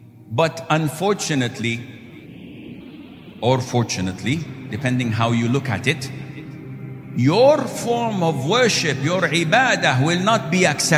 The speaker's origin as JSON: {"language": "English", "country": "Saudi Arabia", "said": "Nowadays, I come from Saudi Arabia, you know that."}